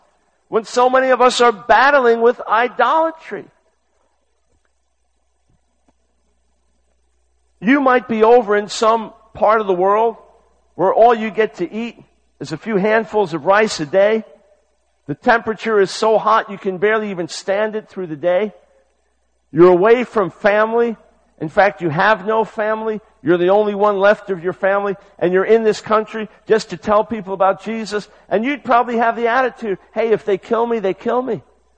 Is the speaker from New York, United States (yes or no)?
yes; New York, United States; But I'm from New York originally